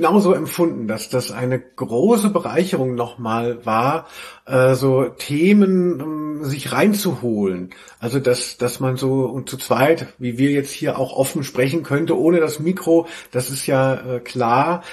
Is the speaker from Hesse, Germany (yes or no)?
yes; Hesse, Germany; Aber man sagt, wo ich herkomme, aus Hessen, a Gosch wie a Schwert.